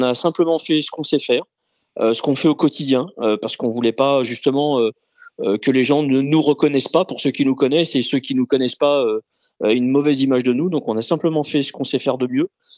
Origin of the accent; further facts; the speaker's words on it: Roanne, Auvergne-Rhône-Alpes, France; moi je suis de la Loire, je suis de Roanne au départ, avec mon épouse.